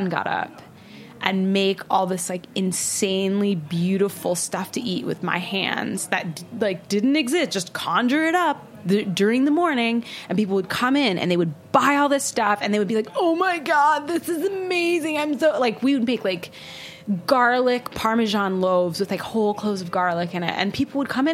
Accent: Portland, Oregon, United States; You know, I grew up in Portland, and music was a huge, huge part of life there.

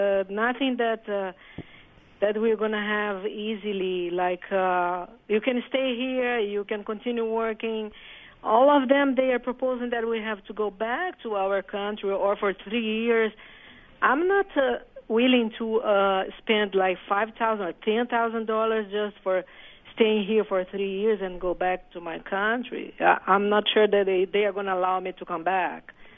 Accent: Brazil; now in New York, United States; I'm from Brazil.

